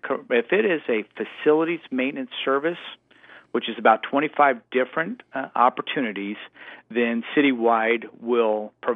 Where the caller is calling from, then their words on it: Kansas City, Missouri, United States; Kansas City, Missouri.